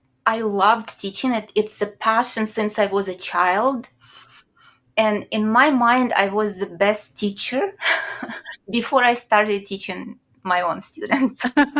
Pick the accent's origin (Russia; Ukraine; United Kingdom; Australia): Ukraine; moved away as an adult; now in United States; When I immigrated from Ukraine, and I had been teaching there for 13 years before I came to the United States